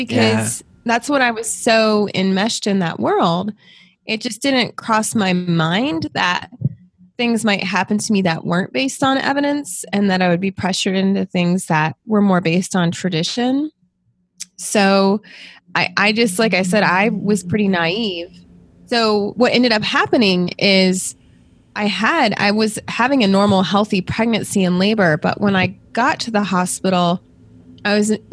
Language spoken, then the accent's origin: English; Memphis, Tennessee, United States; also born or lived in Michigan; now in Kentucky, United States; So I grew up near Memphis, Tennessee, and I went to school in college in Michigan